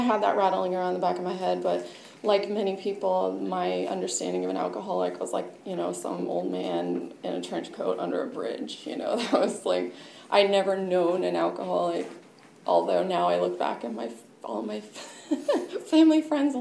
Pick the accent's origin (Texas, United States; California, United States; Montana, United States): California, United States; Petaluma; I'm from Sonoma County. I'm from Petaluma. I'm an only child.